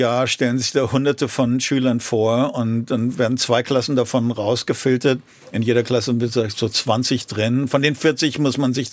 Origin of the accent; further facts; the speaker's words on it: Frankfurt, Hesse, Germany; Ich sage, ich bin aus Deutschland. Oh, wo in Deutschland? Ich sage, Frankfurt.